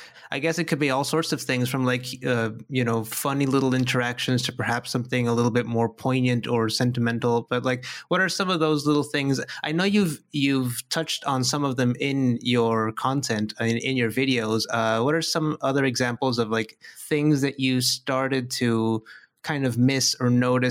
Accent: Mexico; I'm from Mexico, and I live in Mexico.

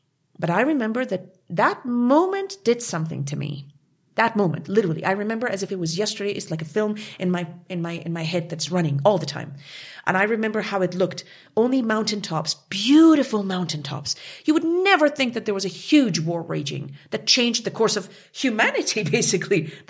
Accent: Montreal, Quebec, Canada; now in Germany; I came from Canada. From Montreal, La Belle Ville de Montréal. I grew up there. And I came from Canada to Germany, to Munich, to Bavaria

